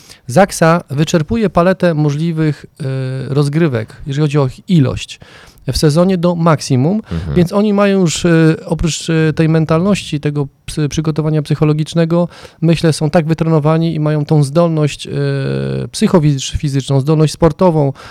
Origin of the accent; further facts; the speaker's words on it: Nysa, Opole Voivodeship, Poland; pochodzę z Nysy, z powiatu nyskiego